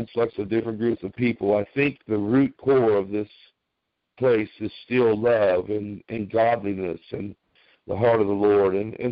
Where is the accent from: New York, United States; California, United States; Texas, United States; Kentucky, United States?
California, United States; I said, well, I was from California, but now I'm from the South.